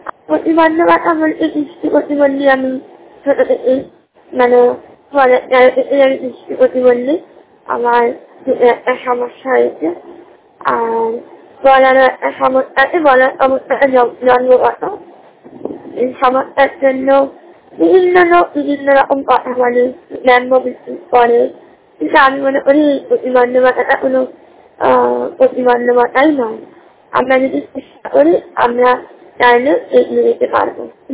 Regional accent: West Bengal, India; আমার বাড়ি হচ্ছে হাওড়া জেলা। … আমার রাজ্য হচ্ছে পশ্চিমবঙ্গ।

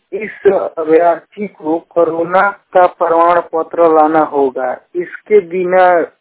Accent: Singhpur, Bihar, India; ग्राम सिंहपुर, प्रखंड चिनारी, जिला रोहतास के रहने वाला हूँ।

